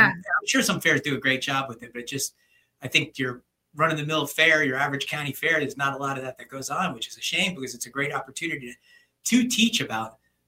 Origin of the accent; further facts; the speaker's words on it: New Jersey, United States; Because as a non-livestock, I grew up in New Jersey. I don't know anything about animals.